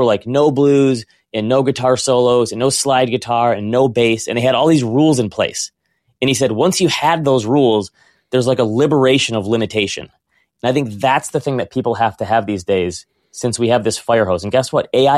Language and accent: English; Michigan, United States; I'm from Michigan, so the … was a big thing for us here when they first came out.